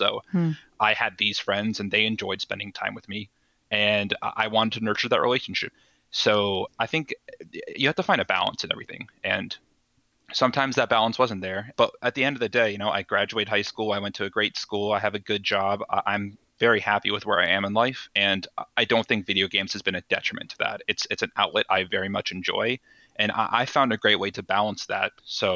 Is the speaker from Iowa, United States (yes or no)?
yes; Iowa, United States; moved away; When I moved from Iowa to Georgia, I didn't have a lot of friends. And the friends I did have and stayed in touch with from Iowa, we played games together.